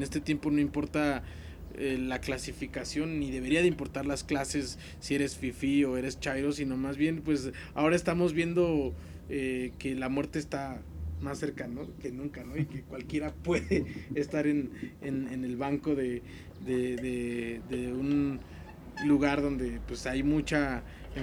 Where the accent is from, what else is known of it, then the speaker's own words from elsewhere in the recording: Mexico; como México, como mexicanos, muchas veces, ¿no?